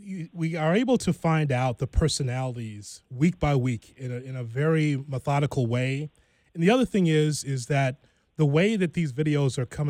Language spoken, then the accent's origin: English; Chicago, Illinois, United States; something that I grew up watching along with the AWA because I'm from Chicago, so I grew up watching Vern's TV.